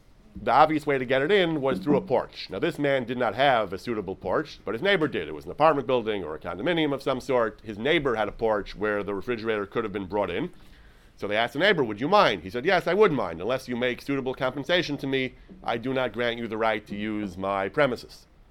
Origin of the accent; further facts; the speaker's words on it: New York, United States; I grew up in New York, where this is very common, and it's abused.